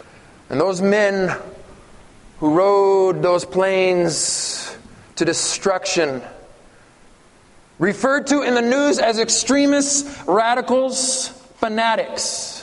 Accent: Oregon, United States; I'm from Oregon, grew up in Oregon.

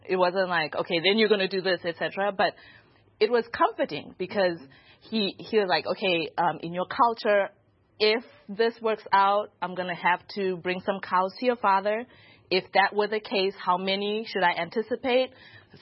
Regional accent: Zimbabwe; I'm from Zimbabwe.

